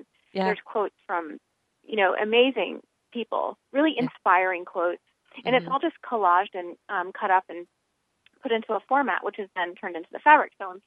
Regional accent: Alabama, United States; My mom and I, I grew up in Alabama

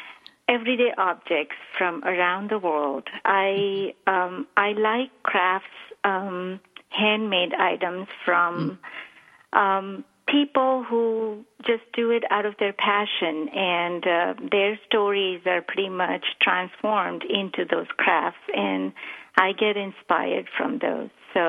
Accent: Mumbai, Maharashtra, India; And I grew up in Mumbai, which is really warm city.

